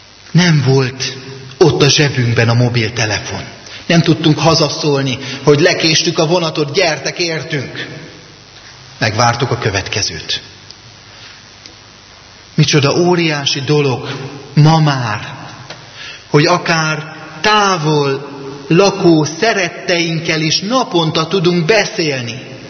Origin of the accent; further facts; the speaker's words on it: Vámosújfalu, Borsod-Abaúj-Zemplén, Hungary; de a 80-as években, Vámosújfaluban, ahol én felnőttem, 2 telefon volt az egész faluban.